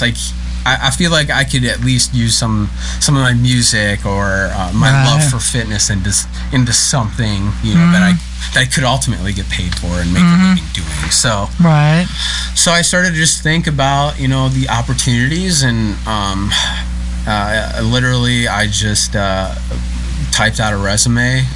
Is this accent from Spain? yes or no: no; Wisconsin, United States; now in Memphis, United States; You know, I'm a transplant. You know, I love that saying. I'm a transplant from Wisconsin.